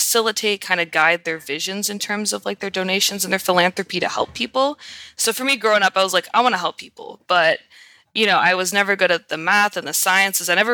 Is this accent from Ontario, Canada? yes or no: yes; Ottawa, Ontario, Canada; I'm a Canadian. I'm from Ottawa, Ontario, which is the capital.